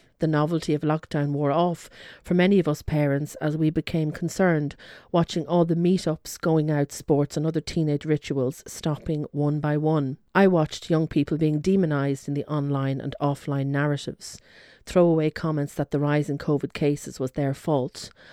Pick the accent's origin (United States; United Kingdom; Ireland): Ireland; As Irish, we do Christmas well, reaching out in charity to others